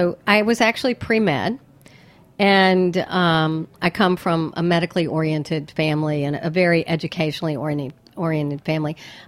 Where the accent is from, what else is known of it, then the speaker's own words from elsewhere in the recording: North Carolina, United States; I grew up in North Carolina.